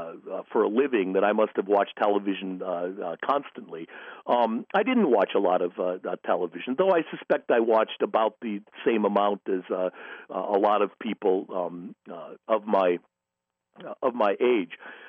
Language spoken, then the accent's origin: English; Midwest, United States; I grew up in the Midwest, and primetime ended at 10.